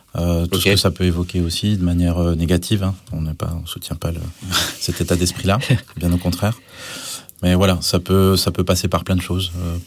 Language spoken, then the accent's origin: French; Montbéliard, Bourgogne-Franche-Comté, France; moi je suis le seul qui n'est pas de Besançon même. Je viens de Montbéliard, une petite ville à une heure de Besançon, au nord.